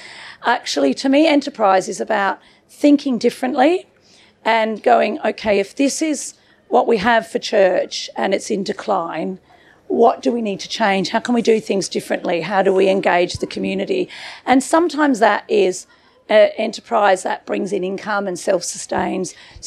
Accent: Birmingham, West Midlands, United Kingdom; accent: Birmingham; also born or lived in Bangkok / Australia; I'm from Birmingham, as you can tell by my accent. And I've been in Winston Green, which is inner city Birmingham, for about 10 years. And before that, I was living in Thailand, in a big slum in Bangkok for 12 years.

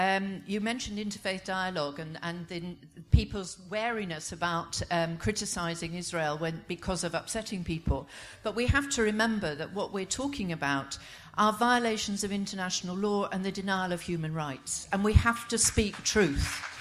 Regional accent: Coventry, West Midlands, United Kingdom; I come from Coventry, the City of Peace and Reconciliation, so we thought this was a bit dubious, really.

